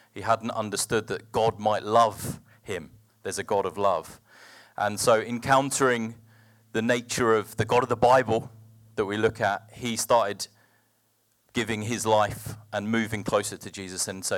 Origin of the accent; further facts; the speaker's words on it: England, United Kingdom; And I think as English people, we're quite lazy on languages. We assume everyone's going to learn English and come to us.